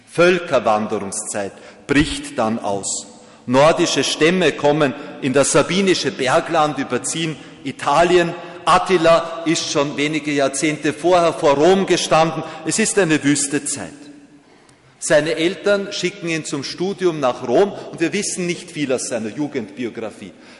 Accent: Austria; moved away; komme aus einem Land, Sie merken es ja an meiner Sprache, dass ich hier als Fremdarbeiter sein darf. Ich komme aus Österreich

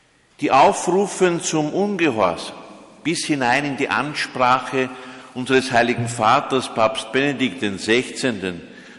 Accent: Austria; Ich bin aber gekommen, nicht als ein Österreicher

